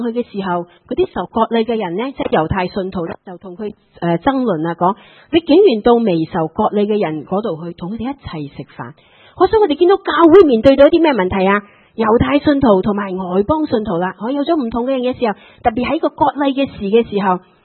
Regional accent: Malaysia; 咁当然我来自马来西亚啦，

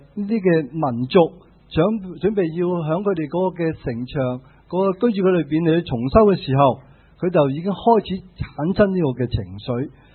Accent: Guangdong, China; 那我们广东人都有一句说话叫做崩口人就忌崩口碗

